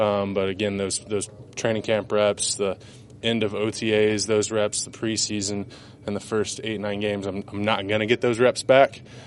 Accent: Ohio, United States; I grew up in Ohio, played there

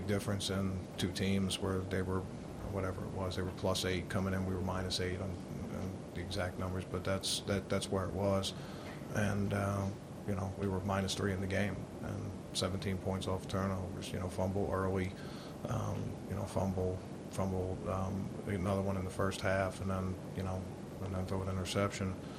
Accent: Baltimore, Maryland, United States; I grew up in Baltimore with Hall of Famers like Johnny Unitas and Raymond Berry

